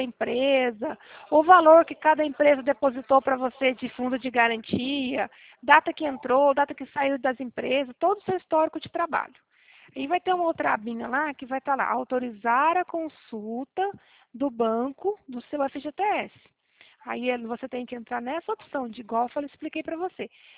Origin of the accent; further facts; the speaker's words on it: Cornélio Procópio, Paraná, Brazil; Eu sou da cidade de Cornélio Procópio, no norte do Paraná.